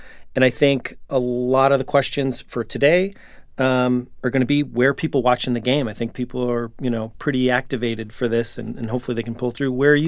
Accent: Chicago, Illinois, United States; Like I grew up in Chicago, like in the 90s.

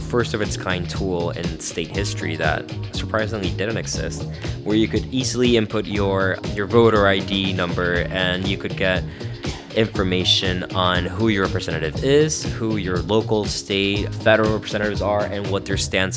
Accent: Mexicali, Baja California, Mexico; a pop group originally from Mexicali, my hometown

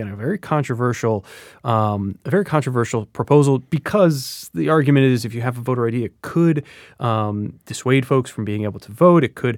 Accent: Connecticut, United States; I grew up in Connecticut, so pretty close to New York City.

